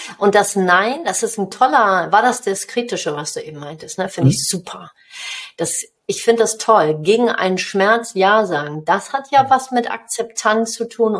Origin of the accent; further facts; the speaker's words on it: Hamburg, Germany; born there; also born or lived in North Rhine-Westphalia; Ja, ich bin in Hamburg geboren.